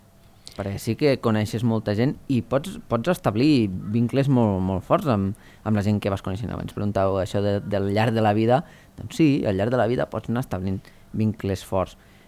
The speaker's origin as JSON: {"language": "Catalan", "town": "Els Guiamets", "region": "Catalonia", "country": "Spain", "said": "jo soc dels Guiamets i més o menys tinc colla de Guiamets, o conec gent als Guiamets"}